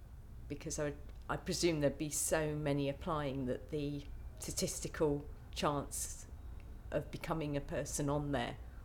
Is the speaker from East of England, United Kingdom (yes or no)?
no; Faringdon, South East England, United Kingdom; I'm aged 35 and I come from Farringdon, Oxfordshire.